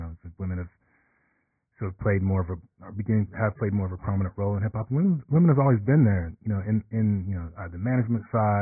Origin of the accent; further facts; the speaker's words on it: Galveston, Texas, United States; also born or lived in Nottingham, England; born in England. Like I said, I have Jamaican parents. Moved to the States in the late 70s. So I was born in Nottingham, England, and then moved to Galveston, Texas. And I spent my summers in Nottingham, and then came back to Galveston.